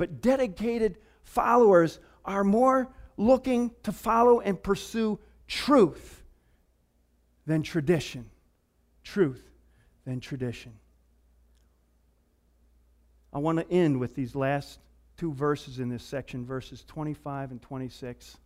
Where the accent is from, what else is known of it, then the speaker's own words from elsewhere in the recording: Germany; my home country, Germany